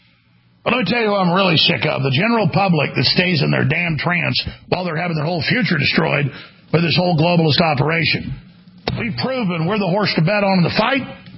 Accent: Texas, United States; accent: Texas; And so I will no longer ever again speak with my normal Texas accent.

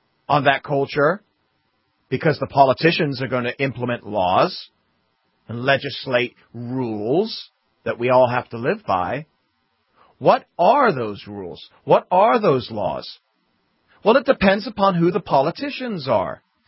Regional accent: London, United Kingdom; But for those folks that don't know me, I'm originally from London, England. I grew up in a very tumultuous time for England.

